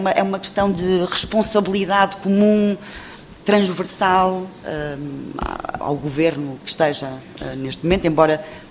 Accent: Porto, Portugal; Eu não conhecia este espaço, eu sou do Porto

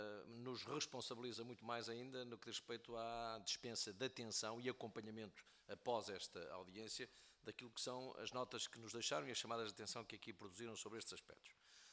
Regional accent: Caminha, Viana do Castelo, Portugal; porque sou natural de Caminha

